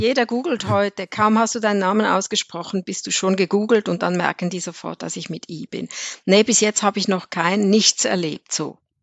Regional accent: Switzerland; ich komme aus der Schweiz und ich kann sehr gut Französisch, weil wir einfach, wir lernen das ja früh. Wir haben ja diese 3 respektive 4 Landessprachen und Französisch habe ich wirklich früh gelernt.

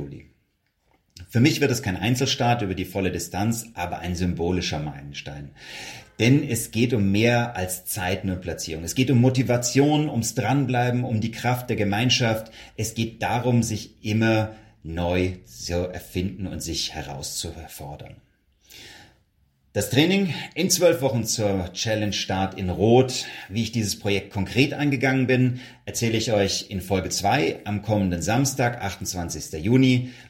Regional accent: Wendelstein, Bavaria, Germany; born or raised there

